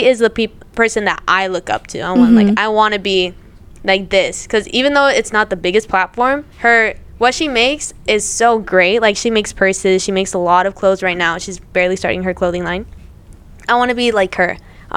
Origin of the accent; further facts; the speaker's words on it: Sinaloa, Mexico; I know that I come from one of the most dangerous parts of Mexico. I come from Sinaloa.